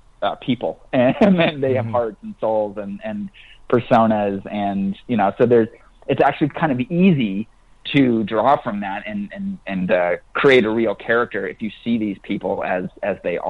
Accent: Iowa, United States; You know, I'm from Iowa, he's from East Texas. You know, we grew up in these red, conservative sort of rural areas.

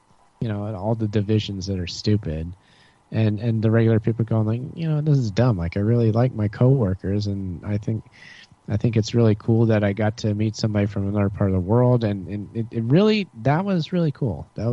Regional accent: United States; That's a good thing to know as an American.

